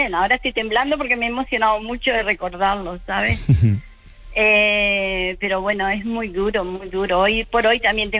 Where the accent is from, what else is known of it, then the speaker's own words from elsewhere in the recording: Uruguay; Soy de Uruguay, sí.